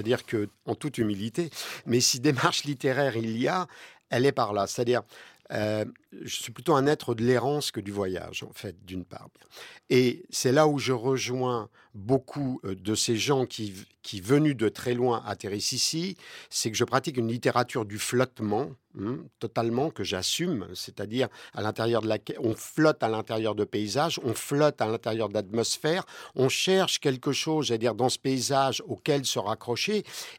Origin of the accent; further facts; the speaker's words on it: Brittany, France; Moi, je suis quelqu'un qui vient de Bretagne, entre guillemets, mais enfin qui vient d'un port, c'est-à-dire déjà d'un endroit où ça brasse quand même